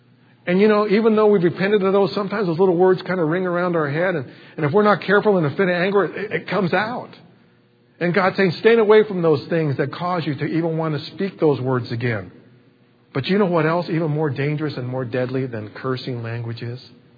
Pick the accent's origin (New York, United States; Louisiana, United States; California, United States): California, United States; we're from California originally, and sometimes our layover is in Las Vegas.